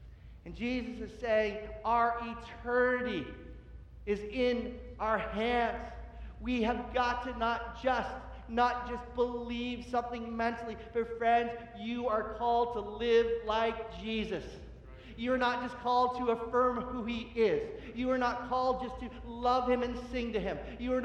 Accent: Oshawa, Ontario, Canada; we grew up in Oshawa

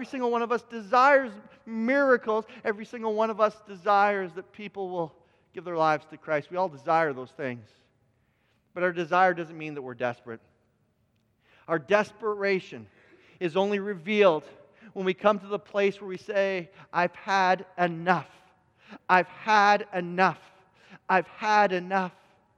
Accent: Canada; I love being Canadian, but there are these moments I desire warmer locations.

